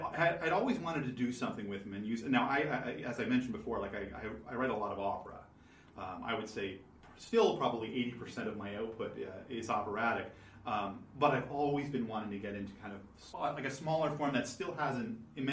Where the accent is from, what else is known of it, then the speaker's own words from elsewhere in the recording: Gander, Newfoundland and Labrador, Canada; I grew up in Gander, Newfoundland. I jokingly tell people that I spent the first 18 years of my life trying to get away from Newfoundland and the rest of it trying to get back.